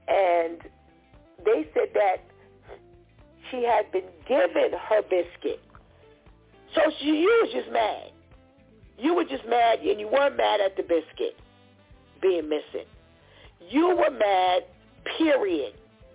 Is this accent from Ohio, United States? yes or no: no; Bronx, New York, United States; No, I'm from the Bronx.